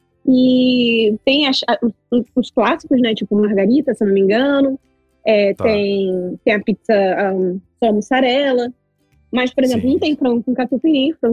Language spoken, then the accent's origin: Portuguese; Niterói, Rio de Janeiro, Brazil; que eu sou de Niterói, né, Rio de Janeiro